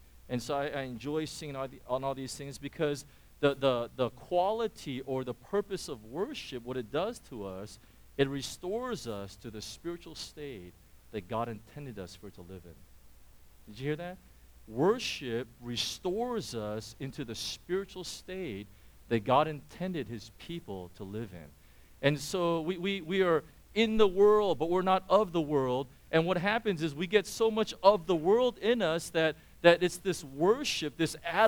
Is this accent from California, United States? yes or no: yes; Irvine, California, United States; I grew up in Irvine, so I know what the Southern California kind of thing is like.